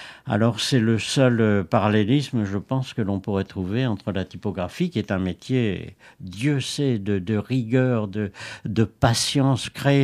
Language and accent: French; Hauts-de-France, France; j'ai passé mon enfance dans le Nord, et en particulier la guerre